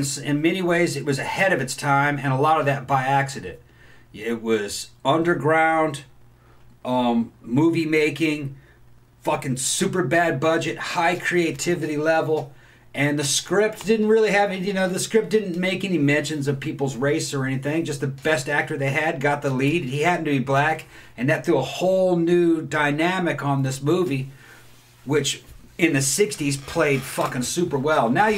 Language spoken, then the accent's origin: English; California, United States; when I was growing up in California, our local television stations, it might have been Channel 13, I think it was KTTV, they would play Night of the Living Dead.